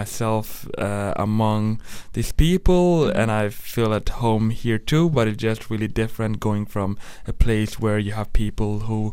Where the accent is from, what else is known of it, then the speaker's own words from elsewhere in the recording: Oslo, Norway; now in Bergen, Norway; I also feel really Norwegian, mister. I like Bergen, but like I grew up in Oslo, where it was like more culturally diverse